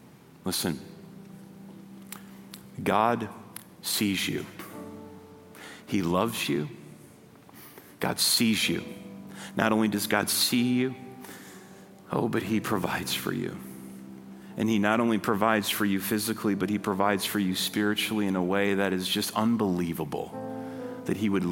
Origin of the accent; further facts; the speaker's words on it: United States; maybe just because I'm an American, I don't know.